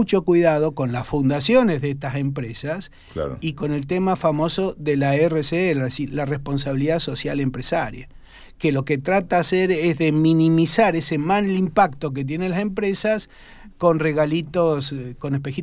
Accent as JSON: {"language": "Spanish", "town": "Loncopué", "region": "Neuquén", "country": "Argentina", "said": "Vengo de Loncopué."}